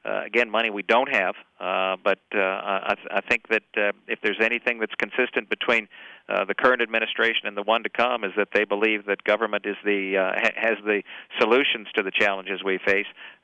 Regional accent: Dearborn, Michigan, United States; I was raised outside of Detroit. I was raised in Dearborn, Michigan, which was during the 60s, which was boom town and boom time for the automobile industry.

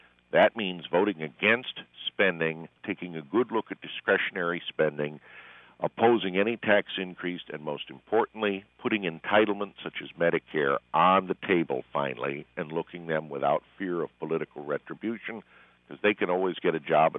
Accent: Connecticut, United States; My home state of Connecticut has been trending more and more Democratic.

